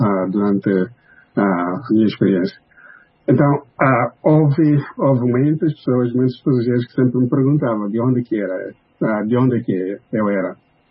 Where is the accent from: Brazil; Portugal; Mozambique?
Mozambique; quando eu falava que eu sou de Moçambique